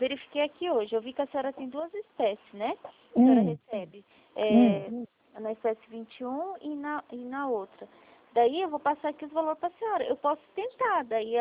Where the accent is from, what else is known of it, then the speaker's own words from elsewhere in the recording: Itatiba, São Paulo, Brazil; Eu sou de Itatiba, interior de São Paulo.